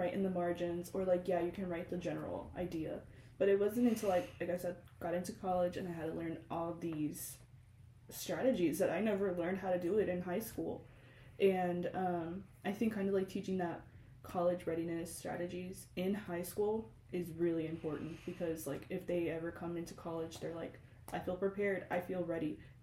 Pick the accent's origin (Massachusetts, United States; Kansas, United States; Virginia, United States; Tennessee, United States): Kansas, United States; Wichita; I'm from Wichita